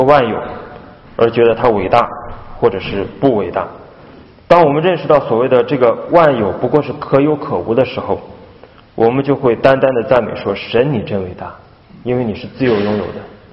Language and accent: Chinese; Dalian, Liaoning, China; 我是大连人虽然也是东北但说不出那个口音